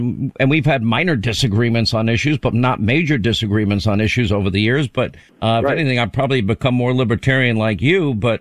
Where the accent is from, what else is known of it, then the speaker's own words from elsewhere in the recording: New York, United States; Where I grew up in New York, Larry